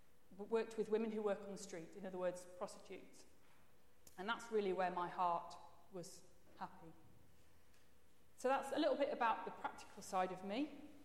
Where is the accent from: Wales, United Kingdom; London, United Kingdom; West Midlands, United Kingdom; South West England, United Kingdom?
West Midlands, United Kingdom; Coventry; born there; now in Sheffield, United Kingdom; I was born in Coventry, which is a city in the middle of England. I went to the University of Bradford, which is a city in Yorkshire, and then moved to Sheffield, and lived there I've lived there now for 18 years.